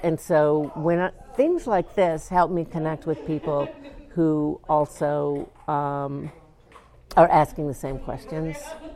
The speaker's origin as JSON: {"language": "English", "town": "Atlanta", "region": "Georgia", "country": "United States", "lives_now": "Chicago, United States", "said": "I'm an artist and writer and educator. I live in Chicago, but I'm from the Southeast. I'm from Atlanta, Georgia."}